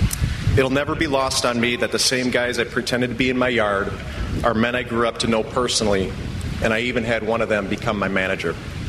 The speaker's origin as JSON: {"language": "English", "town": "St. Paul", "region": "Minnesota", "country": "United States", "tie": "born or raised there", "said": "I grew up in St. Paul, Minnesota, with my parents, two older brothers, and my grandpa"}